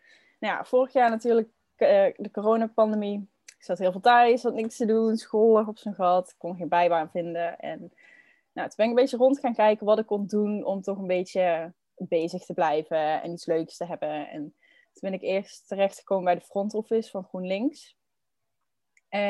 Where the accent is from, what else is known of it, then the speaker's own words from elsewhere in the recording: Oorsbeek, Limburg, Netherlands; Ik ben 23 jaar. Ik kom uit Oorsbeek. Dat is een klein dorpje gelegen in Zuid-Limburg. Waarschijnlijk heb je er nog nooit van gehoord, kan ik me voorstellen, want het is ook echt super klein. Hier woon ik al mijn hele leven bij mijn ouders.